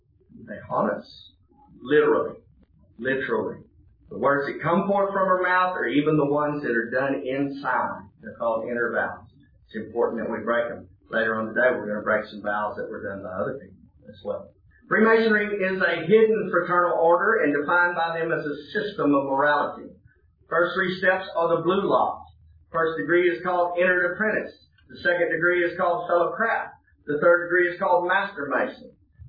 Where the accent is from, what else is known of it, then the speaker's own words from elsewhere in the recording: Texas, United States; Well, I grew up, you know, I'm a Texan